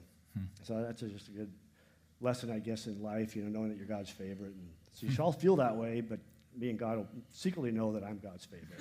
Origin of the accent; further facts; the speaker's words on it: Butte, Montana, United States; And then growing up, in junior high, I was in Butte. I grew up in the Lutheran church there